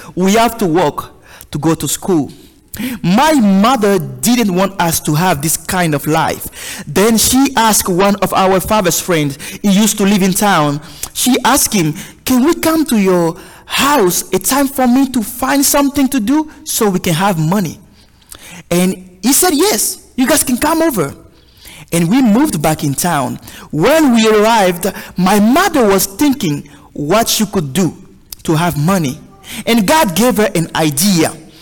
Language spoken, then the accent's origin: English; Côte d’Ivoire; It's a long name because I am originally from West Africa in a country called Cote d'Ivoire.